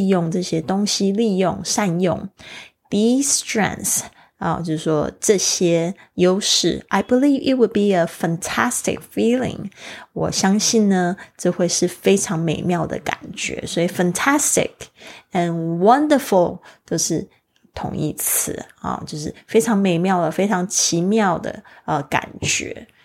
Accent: Kaohsiung, Taiwan; 我回到了就是我的老家高雄，现在没有父母

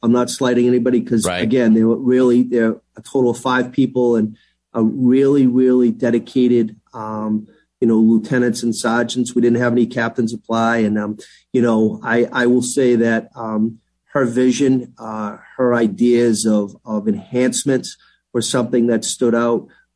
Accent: Brockton, Massachusetts, United States; I know many of them from my years of growing up in Brockton.

